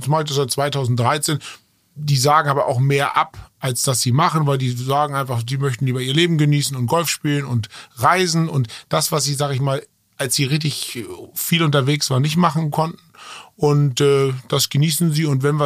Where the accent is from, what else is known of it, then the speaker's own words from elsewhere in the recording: Jork, Lower Saxony, Germany; ich war als Jugendlicher, ich bin in York im alten Land aufgewachsen.